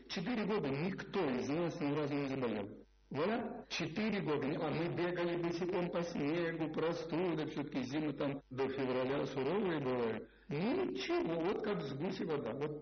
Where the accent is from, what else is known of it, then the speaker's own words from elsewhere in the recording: Moscow, Russia; А я москвич, я приехал уже